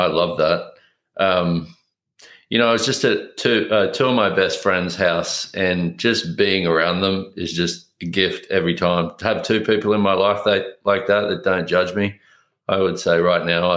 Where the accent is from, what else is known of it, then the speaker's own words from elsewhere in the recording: Australia; I grew up in Australia.